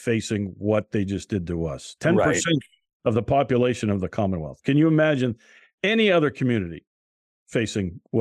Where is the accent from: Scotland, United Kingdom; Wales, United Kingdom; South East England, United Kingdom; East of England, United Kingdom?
Scotland, United Kingdom; Well, I'm Scottish.